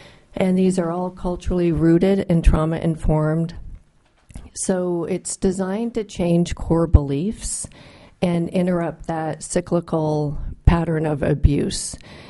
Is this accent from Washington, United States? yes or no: no; Haines, Alaska, United States; I grew up in Haines, Alaska, daughter of a commercial fisherman.